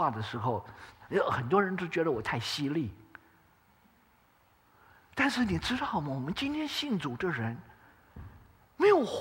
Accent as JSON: {"language": "Chinese", "country": "China", "said": "我们中国人讲，我们中国有句话也讲"}